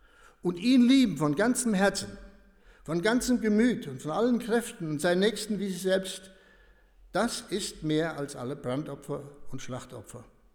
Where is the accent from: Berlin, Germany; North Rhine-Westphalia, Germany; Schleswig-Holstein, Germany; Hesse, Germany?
Hesse, Germany; Reiskirchen; Ich stamme nämlich hier aus der Gegend, Reiskirchen, wenn euch das was sagt.